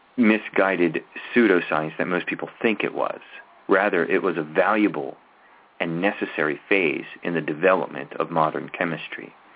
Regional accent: Maryland, United States; I'm familiar with Hopkins, I'm from Maryland

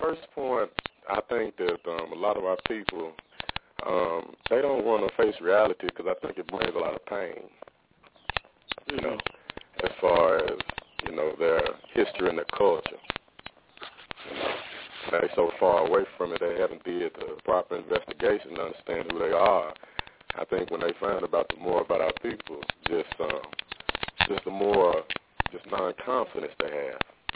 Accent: London, United Kingdom; I come from London, and I have this accent.

